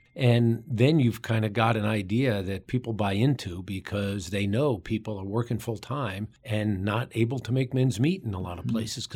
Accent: New York City, New York, United States; I use this phrase now when I tell people I'm from New York City, where a day without an argument is a lost opportunity.

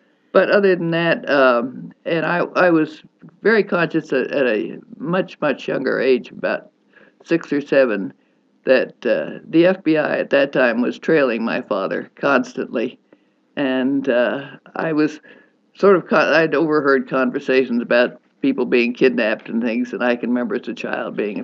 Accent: Washington, District of Columbia, United States; born there; I was born in 1925 in Washington, D.C., Northwest Washington.

